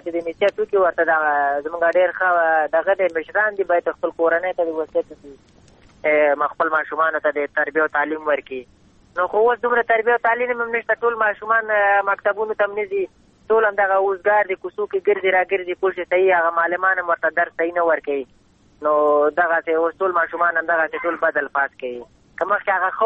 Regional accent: Afghanistan; موږ هم د افغانستان بچیان یو، د افغانستان معلولین یو، پوه شئ موږ باندې افغانستان ډېر ګران دی

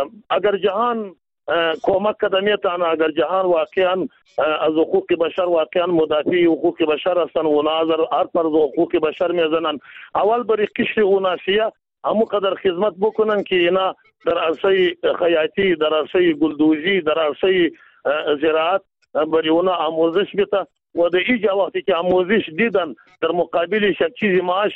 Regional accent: Afghanistan; یکی خو ما افغان هستیم که دود و دستور خود داریم یا کلتور خود داریم

